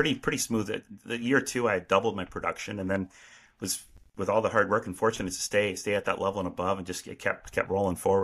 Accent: Ontario, Canada; now in United States; I grew up in Canada, immigrated to the U.S. in roughly, early to mid-90s.

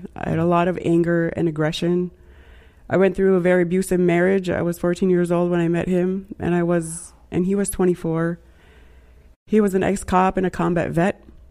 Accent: Wisconsin, United States; I grew up on the Menominee Reservation, so I grew up around a lot of destruction, drugs, and alcohol and violence.

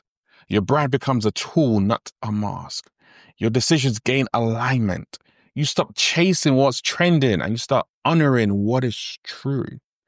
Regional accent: Nigeria; Yeah, I'm Nigerian, it happens.

